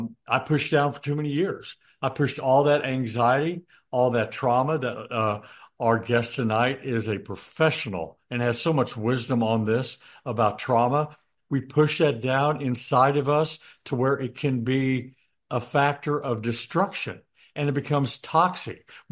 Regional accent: Illinois, United States; also born or lived in Missouri; now in Houston, United States; I love Houston, Texas. I came from Southern Illinois, went to Missouri, and then from Missouri came here, and I wish I came to Houston years before that.

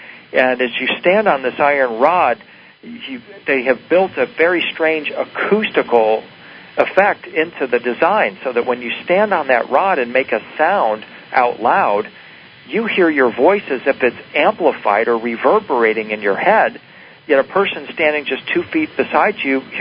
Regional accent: Detroit, Michigan, United States; I grew up in near Detroit, Michigan.

